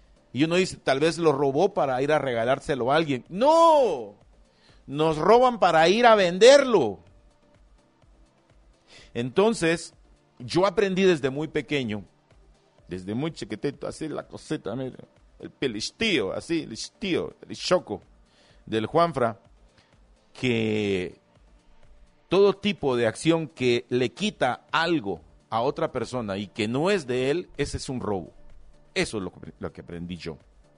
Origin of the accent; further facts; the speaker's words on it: Huehuetenango, Guatemala; ¿Cómo no voy a querer que mi gente de Huehuetenango, que mi gente de Acatenango, de Aguacatán